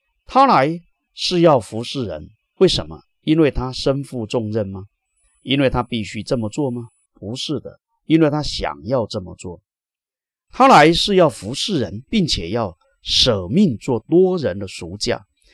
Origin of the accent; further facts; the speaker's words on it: United States; 我们美国人开口闭口都是自由